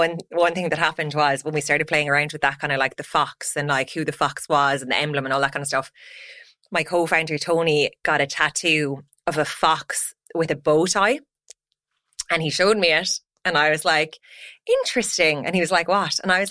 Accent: Ireland; I kind of got away with it because I could like feign a bit of naivety around being Irish.

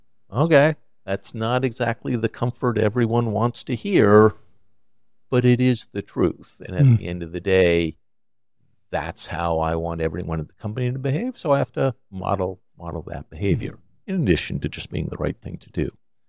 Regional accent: Hollywood, California, United States; born there; I was born in Hollywood, technically.

